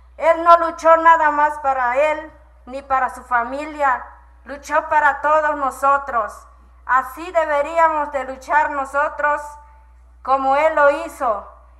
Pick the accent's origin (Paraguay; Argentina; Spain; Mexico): Mexico; Nueva Victoria, Chiapas; Mi pueblo es Nueva Victoria, que es el pueblo donde vivía el compañero Galeano.